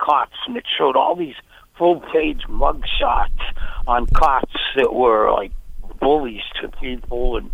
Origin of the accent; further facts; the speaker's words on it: New Bedford, Massachusetts, United States; also born or lived in Minneapolis, Minnesota; Yeah, I'm from New Bedford, but I used to live in Minneapolis for about 17 years.